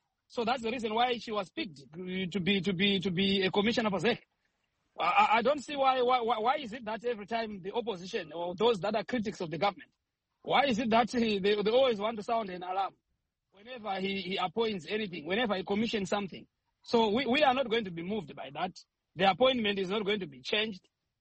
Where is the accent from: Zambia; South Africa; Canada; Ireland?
Zambia; not just because I'm from Zanpia